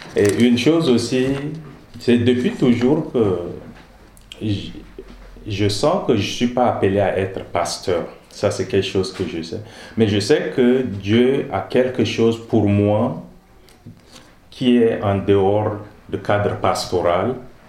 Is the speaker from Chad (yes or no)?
yes; Chad; Et en grandissant au Tchad, parce que certains qui connaissent, le Tchad, on est au milieu de l'Afrique